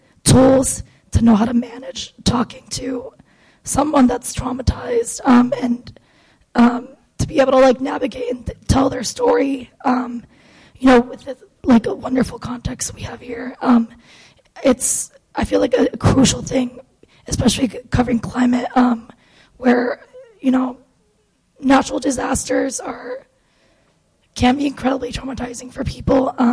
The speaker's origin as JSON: {"language": "English", "country": "Puerto Rico", "said": "So I'm from Puerto Rico, and I've done some stories there."}